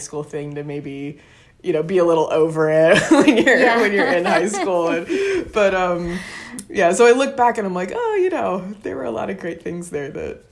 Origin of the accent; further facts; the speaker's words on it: Richmond, Indiana, United States; Yeah, so I honestly loved growing up in Richmond. I grew up in this really sweet little spot next to what was Parkview Elementary at the time.